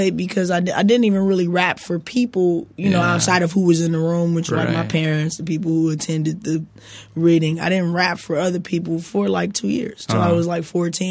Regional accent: Los Angeles, California, United States; It's actually 38th Street. I grew up on Exposition.

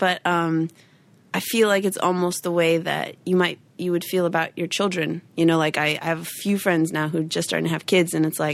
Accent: Wilmette, Illinois, United States; also born or lived in Evanston; And then I grew up primarily in Wilmette, Illinois, which is, kind of the next town north.

